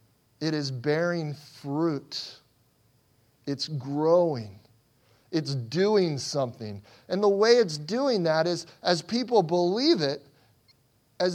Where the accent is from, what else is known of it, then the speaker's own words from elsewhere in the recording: Midwest, United States; I was from the Midwest, so I'm like thinking, I'll just take a shovel, right, and just go out there.